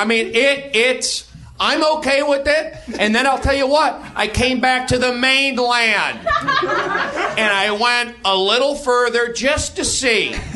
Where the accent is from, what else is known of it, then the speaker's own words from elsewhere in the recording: Los Angeles, California, United States; also born or lived in New York; I grew up here in Los Angeles. People don't get along. I lived in New York.